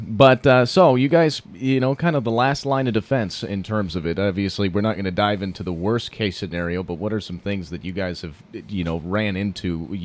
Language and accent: English; Colorado, United States; I grew up in the Front Range of Colorado. You want to talk about somewhat of a city kid? I was that.